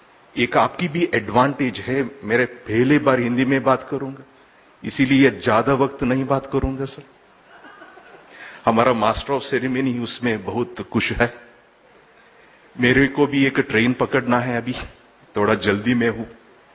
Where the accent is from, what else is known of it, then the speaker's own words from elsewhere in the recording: Manipal, Karnataka, India; Hindi is a second language; moved away as an adult; now in Jaipur, India; मैं मूलतः कर्नाटक का मणिपाल से हूं।